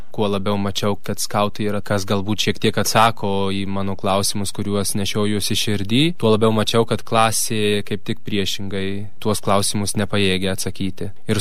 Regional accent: Vilkaviškis, Marijampolė County, Lithuania; man 23 metai, esu iš Vilkaviškio ir ruošiuosi pradėti studijų metus Italijoje.

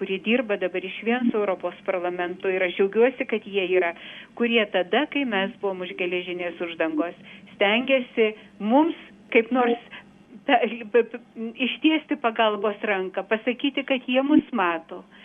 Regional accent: Druskininkai, Alytus County, Lithuania; Mes, bent jau aš, gimiau okupuotoje Lietuvoje. Ir labai gerai prisimenu laikus, kaip reikėdavo slėptis už močiutės nugaros, einant į bažnyčią mano gimtuose Druskininkuose

